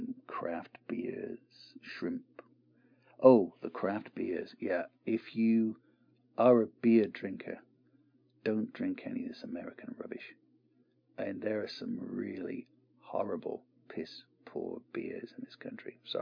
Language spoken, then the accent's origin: English; England, United Kingdom; Being an Englishman living on an island and living about 20 minutes away from the coast myself